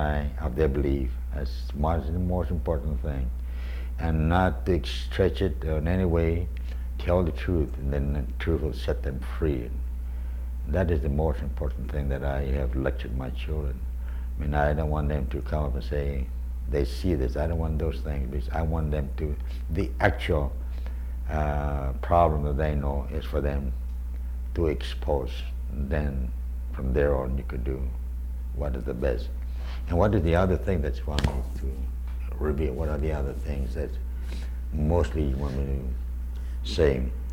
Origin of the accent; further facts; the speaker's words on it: Mount Tengo, Guam; They took us up to, they lead us up, to Mount Tengo. I'm from Mount Tengo.